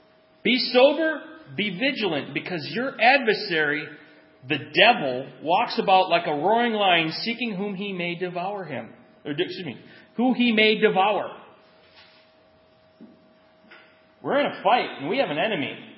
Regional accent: United States; but I don't like to wait because I'm American. We have drive-thrus.

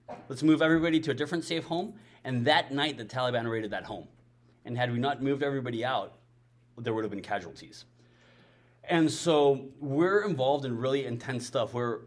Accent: Mexico; English is a second language; I'm Mexican, born and raised, still live in Mexico. English is my second language. I only lived in the States for a year out of my life. The rest of my life, I've lived in Mexico.

